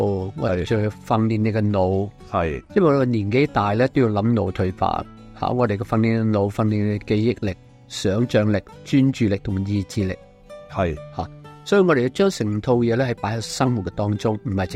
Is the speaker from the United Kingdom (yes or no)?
yes; London, United Kingdom; 因为我嚟自伦敦啊，咁我都想跑翻一次伦敦马啦。